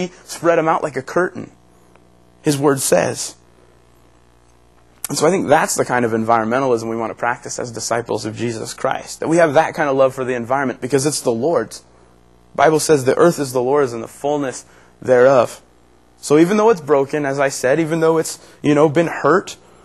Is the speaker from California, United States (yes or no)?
yes; California, United States; And I grew up in Southern California.